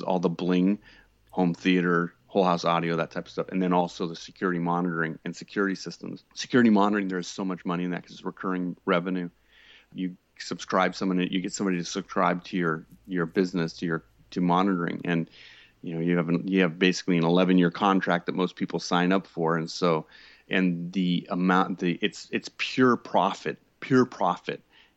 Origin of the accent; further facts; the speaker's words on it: Vista, California, United States; I grew up in San Diego County, North San Diego County Vista, surfer type person